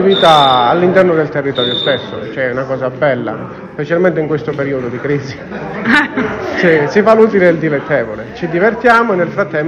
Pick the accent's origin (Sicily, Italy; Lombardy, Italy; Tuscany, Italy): Sicily, Italy; Enna; provengo da Enna.